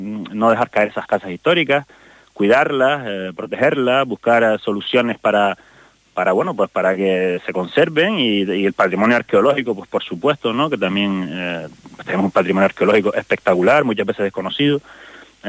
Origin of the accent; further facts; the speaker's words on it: Canary Islands, Spain; aquí somos, los majoreros han sido pastores